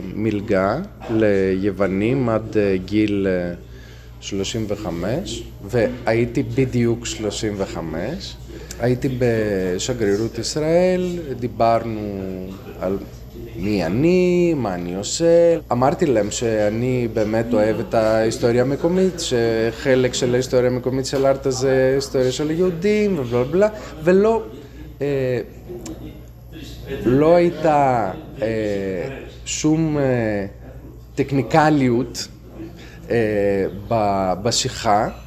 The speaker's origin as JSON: {"language": "Hebrew", "town": "Arta", "region": "Epirus", "country": "Greece", "tie": "born there", "also_born_or_lived": "Athens", "second_language": "Hebrew", "said": "אני נולדתי בארתא, הייתי באתונה באוניברסיטה, אני עורך דין פה."}